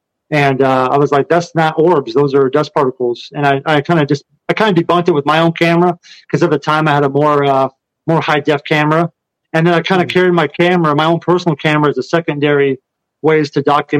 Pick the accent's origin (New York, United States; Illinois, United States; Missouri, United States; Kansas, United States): Kansas, United States; And I'm from Kansas and grew up on a farm where we had horses and all, you know, all kinds of animals you can think of. We lived out in the middle of nowhere.